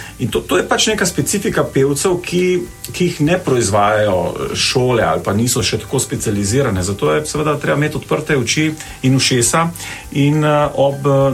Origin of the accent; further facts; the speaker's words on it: Radeče, Lower Sava, Slovenia; now in Klagenfurt, Austria; iz Radeč doma.